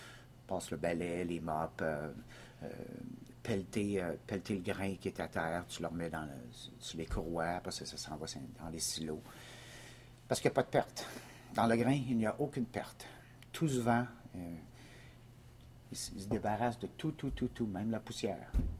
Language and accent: French; Saint-Hyacinthe, Quebec, Canada; born there; moved away as an adult; J'ai 50 ans. Je suis né en 1962 à Saint-Hyacinthe, qui est 30 km en dehors de Montréal.